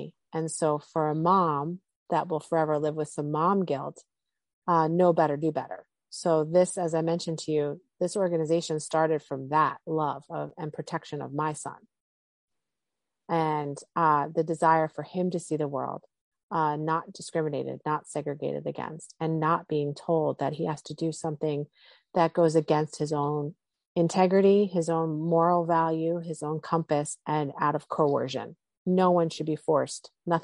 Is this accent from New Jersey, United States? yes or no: yes; New Jersey, United States; accent: Jersey; you hear my Jersey accent, so you think that this is a domestic company